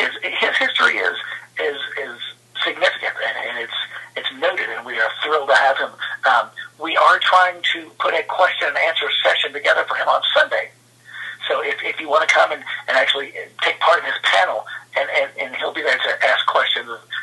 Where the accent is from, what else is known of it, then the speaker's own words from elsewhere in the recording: St. Louis, Missouri, United States; I grew up in St. Louis, so I'm a little biased.